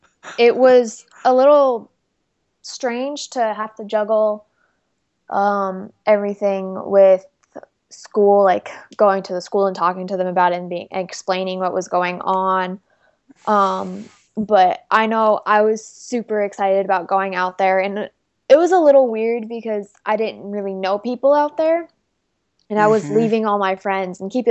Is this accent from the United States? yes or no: yes; Massachusetts, United States; My home state is Massachusetts.